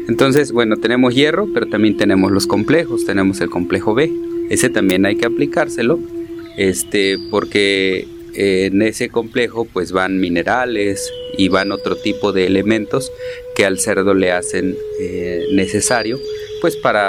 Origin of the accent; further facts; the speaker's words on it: Santiago, Mexico; soy originario de Santiago y cursé la licenciatura en biología.